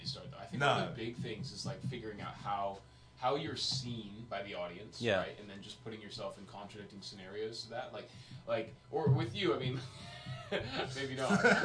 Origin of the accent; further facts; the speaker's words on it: Wellington, New Zealand; also born or lived in United States; I grew up there. Yeah, I grew up there. Yeah, right. So I'm American, obviously, but my my parents moved there when I was like 9, and okay. So we just lived there for most of my life.